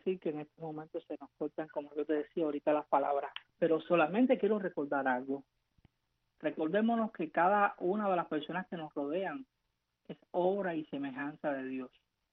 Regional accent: Cuba; como cubanos donde quiera que estemos

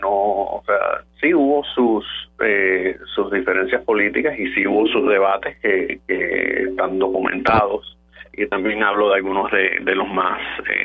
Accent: Cuba

